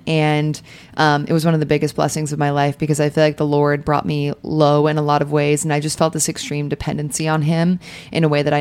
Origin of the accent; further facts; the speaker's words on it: North Dakota, United States; moved away as an adult; now in Dallas, United States; I'm from North Dakota, born and raised, but I moved to Dallas to go to SMU for college